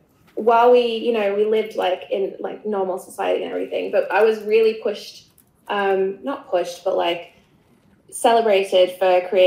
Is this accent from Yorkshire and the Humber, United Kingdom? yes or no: yes; Yorkshire and the Humber, United Kingdom; born there; I was born in Yorkshire, which is in the north of England.